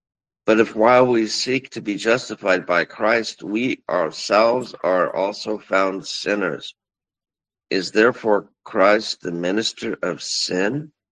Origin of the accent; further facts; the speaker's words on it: West Virginia, United States; Actually, the head of the alignment is from my hometown, the spearhead, and he had an hour chat with President Trump last month.